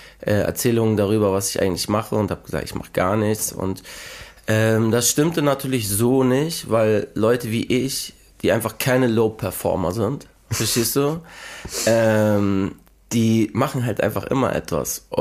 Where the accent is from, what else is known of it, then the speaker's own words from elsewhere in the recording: Hamburg, Germany; Ich komme aus Hamburg, St. Pauli, Schanze, also eigentlich eher Schanze, Ecke Altona Nord, Alsenplatz.